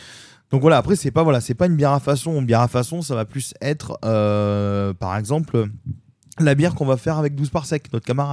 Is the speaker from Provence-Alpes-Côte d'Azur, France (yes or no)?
yes; Marseille, Provence-Alpes-Côte d'Azur, France; Nous, on n'est pas très connus, enfin on est connus chez nous à Marseille, mais pas trop sinon ailleurs.